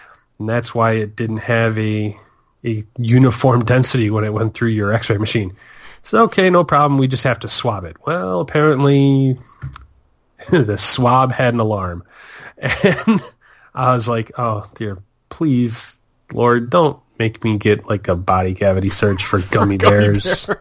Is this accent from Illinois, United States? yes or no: yes; Chicago, Illinois, United States; That's probably my last flight that I'll be taking to Orlando as a Chicagoan.